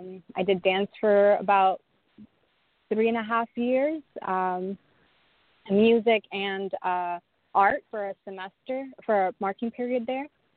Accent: Hudson County, New Jersey, United States; This was in Northbury, and I'm originally from Hudson County.

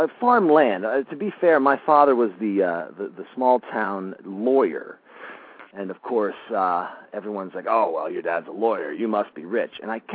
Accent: New Jersey, United States; I am a Jersey boy, born and raised near the Delaware Water Gap, out toward the Pennsylvania border in farmland. My first job was actually on a farm.

